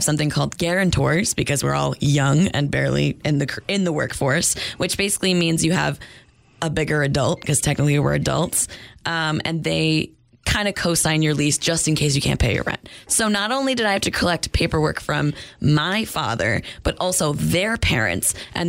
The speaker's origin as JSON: {"language": "English", "region": "New Hampshire", "country": "United States", "said": "So I am from New Hampshire originally."}